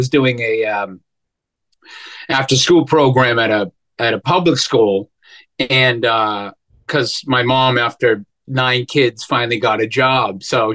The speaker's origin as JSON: {"language": "English", "town": "Boston", "region": "Massachusetts", "country": "United States", "tie": "born or raised there", "said": "So we were, you know, I was, Dorchester and Jamaica Plain were connected, but like they're worlds apart."}